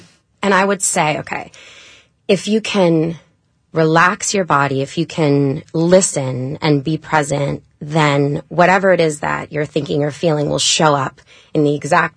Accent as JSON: {"language": "English", "region": "New York", "country": "United States", "lives_now": "Hollywood, United States", "said": "I'm from Long Island, New York."}